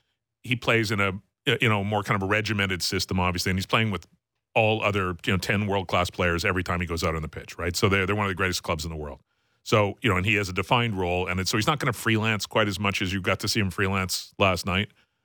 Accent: Canada; As a Canadian, you know, to say those are our guys, it's spectacular.

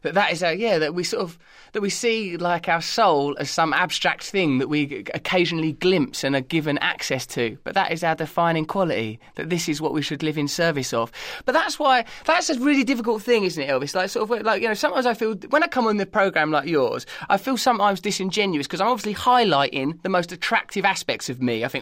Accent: England, United Kingdom; I think I misjudged the American cultural landscape as an Englishman abroad.

